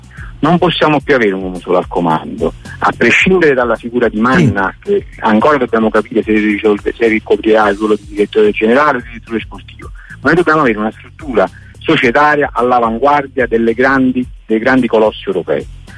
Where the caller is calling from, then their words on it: Ostia, Lazio, Italy; Siamo da Ostia